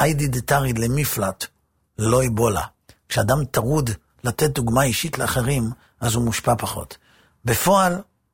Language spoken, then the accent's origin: Hebrew; Netanya, Central District, Israel; אני לא גדלתי במקום שהוא מקום תורה מובהק, אני גדלתי בנתניה, וכשאני הייתי בנתניה, נתניה הייתה ממש עיר הנידחת. זאת הייתה עיר הפשע של מדינת ישראל.